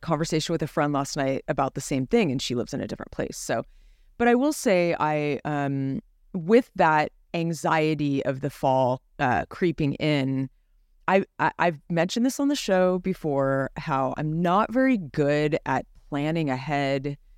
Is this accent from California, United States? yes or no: yes; Los Gatos, California, United States; Me of my hometown. See, I think I crave like the more, you know, they're not distinct seasons like the East Coast, but Los Gatos is not that far from where you are south.